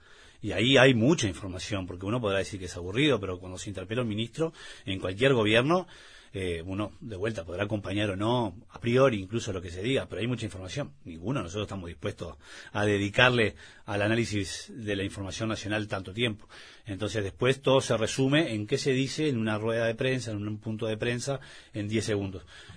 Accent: Uruguay; nosotros como uruguayos nos sentimos que vivimos en una sociedad que tiene un alto nivel de politización

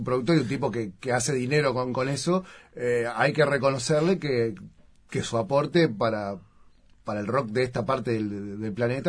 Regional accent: Argentina; now in Uruguay; Y a esta hora decir que soy argentino es como un poco ridículo, porque hace más de 30 años que vivo en Uruguay.

